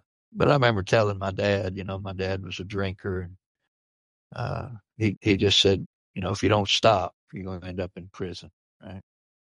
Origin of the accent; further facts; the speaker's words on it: Brazoria, Texas, United States; this prison that I was at was right there in my hometown in Brazoria, Texas.